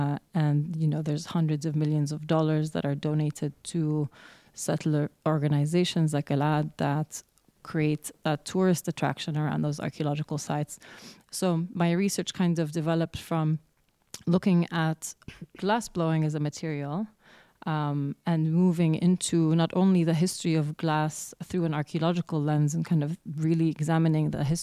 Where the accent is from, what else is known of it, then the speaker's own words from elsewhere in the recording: Palestine; my practice kind of starts with my personal experience growing up in Palestine and kind of growing up being obsessed with objects and collecting things from my backyard and from archaeological sites in Palestine